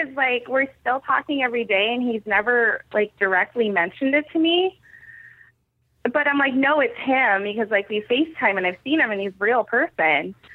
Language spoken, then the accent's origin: English; Edmonds, Washington, United States; yeah, actually, I grew up in Edmonds, too.